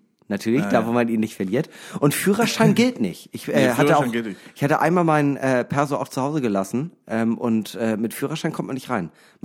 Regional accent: Flensburg, Schleswig-Holstein, Germany; Ah, geil, Flensburg, meine alte Heimat. Ich bin ja quasi Däne.

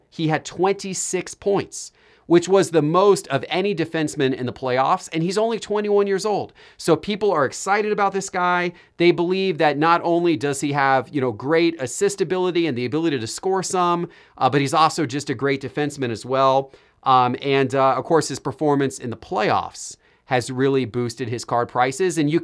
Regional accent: Sarasota, Florida, United States; They are my quasi-hometown team. I grew up by there in Sarasota.

